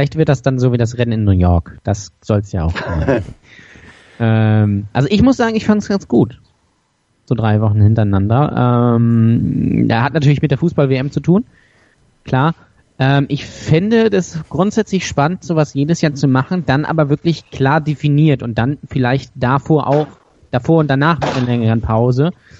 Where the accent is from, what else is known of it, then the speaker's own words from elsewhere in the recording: Austria; Ja, das ist als Österreicher, das ist schwierig.